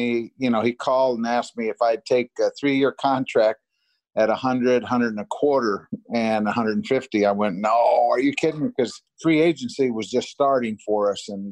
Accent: Topeka, Kansas, United States; also born or lived in St. Louis; You know, I grew up in the Midwest in Topeka, Kansas, and St. Louis, the Cardinals, were really the team that I loved.

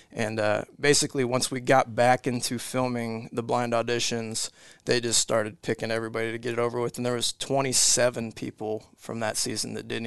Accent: Bedford, Iowa, United States; also born or lived in Kansas / Colorado; Moved around a little bit, but kind of settled in Southwest Iowa, Bedford, Iowa, small town, about maybe 1,200 people. So that was kind of my upbringing. Like I said, bounced around a little growing up, Kansas, Colorado.

